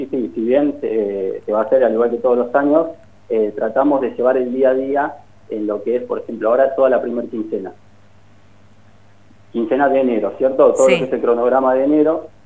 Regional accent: Monte Hermoso, Buenos Aires Province, Argentina; nosotros los que somos de Monte Hermoso y no... Por una u otra cosa de la vida, digamos, nos tenemos que mudar a una ciudad, o sea, para estudiar o para trabajar o lo que sea.

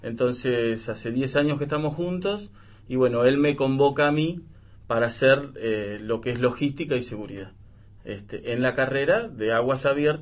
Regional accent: Viedma, Río Negro, Argentina; Sí, soy de Viedma.

